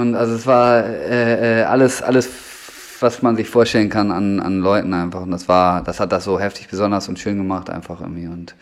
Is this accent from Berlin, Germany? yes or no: no; Bremen, Germany; da bin ich groß geworden im Endeffekt.